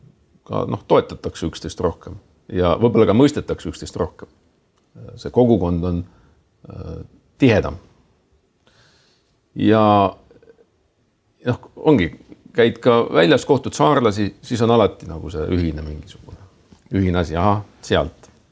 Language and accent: Estonian; Saare County, Estonia; me oleme ühelt saarelt pärit.